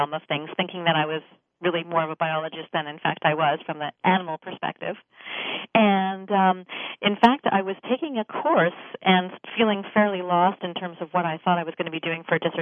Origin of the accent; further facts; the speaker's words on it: Canada; And I, in fact, I'm Canadian, and I was